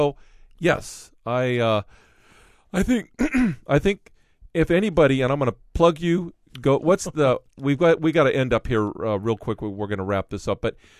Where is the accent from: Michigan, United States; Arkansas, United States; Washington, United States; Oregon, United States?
Washington, United States; Ferndale; I grew up in Ferndale, which is 85 miles north of here, and we had Bellingham. That's where we cruised.